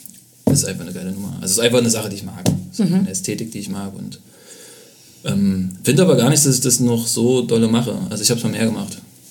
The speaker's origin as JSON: {"language": "German", "town": "Leipzig", "region": "Saxony", "country": "Germany", "tie": "born or raised there", "said": "Ich komme aus Leipzig."}